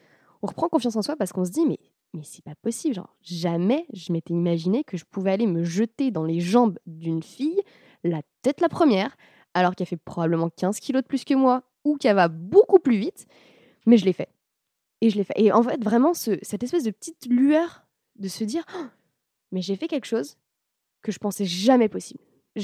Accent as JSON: {"language": "French", "country": "France", "said": "on voulait un nom français parce qu'on est français"}